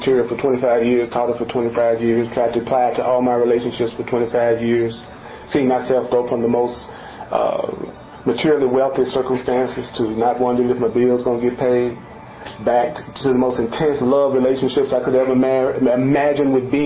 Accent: the South, United States; born there; one of the reasons why I was born black in the South in 1950 was that I forgot to laugh.

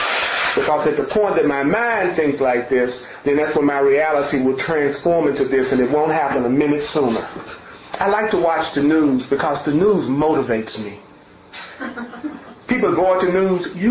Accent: the South, United States; born there; Oh, you know, I was born black in the South. And I was born to a poor family.

